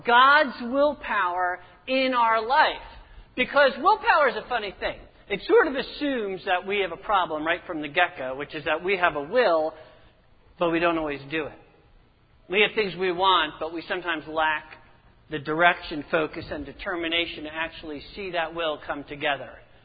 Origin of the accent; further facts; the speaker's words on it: New Jersey, United States; My aunt, who's from New Jersey, I'm from New Jersey, immediately posted